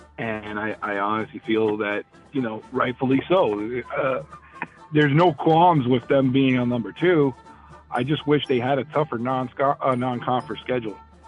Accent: Miami, Florida, United States; As a former resident of Miami, you know, that is my hometown, immortalizing the U

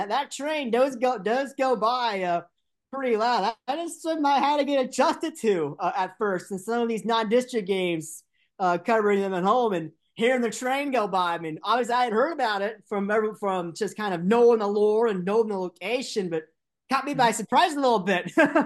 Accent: Indiana, United States; I mean, I know where I grew up in Indiana, we didn't have that.

